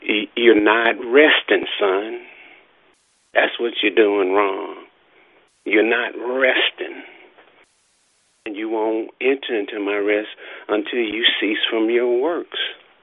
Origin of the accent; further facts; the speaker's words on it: New York City, New York, United States; also born or lived in Alabama; I was raised in New York as a child. I was born here in Alabama, but I was raised in New York without a father, and coming up in New York City in the 60s and 70s, the streets were my role models.